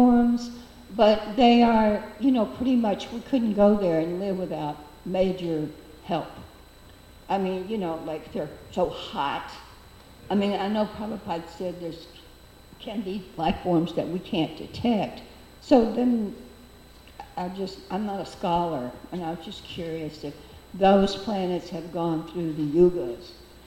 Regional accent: the South, United States; smiles, natural, I'm from the South. I'm used to being friendly

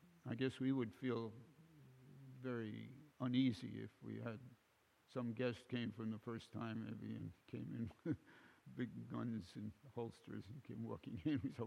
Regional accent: New York City, New York, United States; I had a personal experience, and I'm from New York City.

